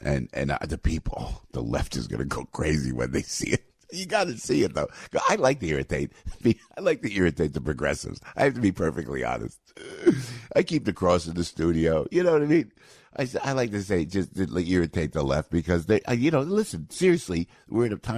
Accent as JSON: {"language": "English", "region": "New York", "country": "United States", "said": "So now all you think about as a New Yorker, and we are a local"}